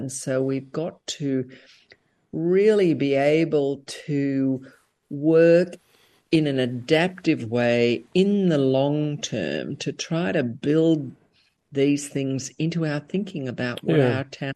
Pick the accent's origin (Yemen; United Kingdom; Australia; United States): Australia; I grew up in Australia, and, you know, I knew we had bushfires, but I had no personal direct experience of any kind of natural disaster